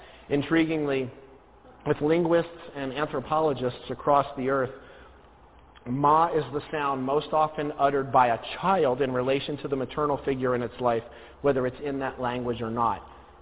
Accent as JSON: {"language": "English", "region": "New Jersey", "country": "United States", "said": "I'm originally from New Jersey."}